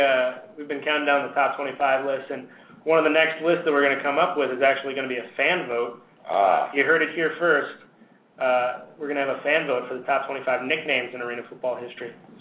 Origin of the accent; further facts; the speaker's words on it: Eau Claire, Wisconsin, United States; now in Kenosha, United States; Well, to be fair, I'm from Eau Claire. I live in Kenosha.